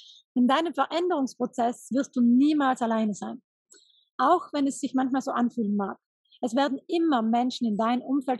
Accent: Trentino-Alto Adige, Italy; Ich war eine kleine rebellische Rotzkitsch, sagen wir bei uns in Südtirol.

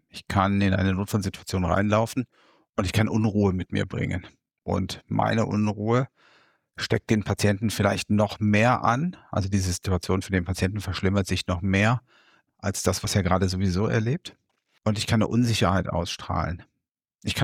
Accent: Rhineland, Germany; Bin Rheinländer, der heute in Norddeutschland lebt, dorthin emigriert ist und versucht mit dem rheinländischen Charme die Norddeutschen ein bisschen zu begeistern. Ich bin mittlerweile 56 Jahre alt

